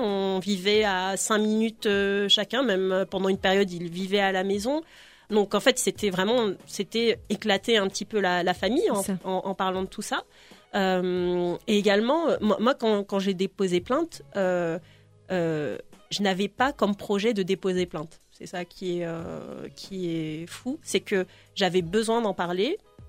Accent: Grigny, Île-de-France, France; j'ai grandi à Grigny dans le 91

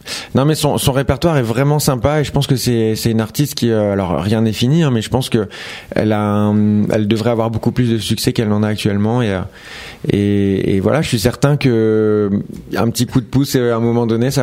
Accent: France; je chante en français parce que bah voilà, je suis français, je suis fier de mes origines

